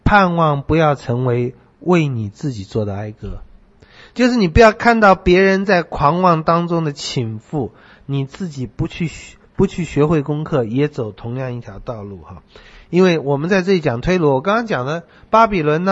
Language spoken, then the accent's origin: Chinese; China; 那我们中国人不大喜欢动手啊